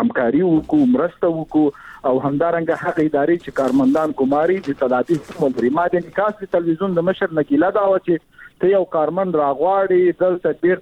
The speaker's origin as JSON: {"language": "Pashto", "country": "Afghanistan", "said": "زه شخصا د بامیان یم، یعنې بامیان کې مې تولد شوی ده، د هجوز کې مې ژوند کړی ده، کورنۍ مې هلته وه."}